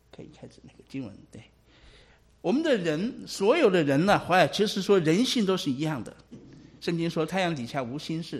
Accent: China; 特别是我们中国人对这个头衔是非常在意的

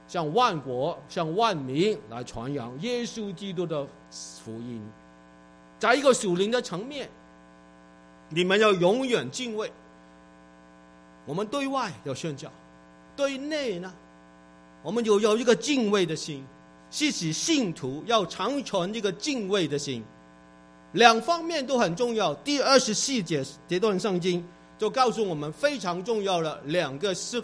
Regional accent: China; 可是我们是中国人也要保守啊，继续讲好我们的中国话，我们的普通话，讲好之后掌握双语

